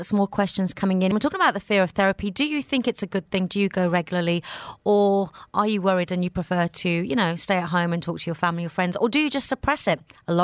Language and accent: English; England, United Kingdom; Growing up in England in an Indian family, nobody went to therapy.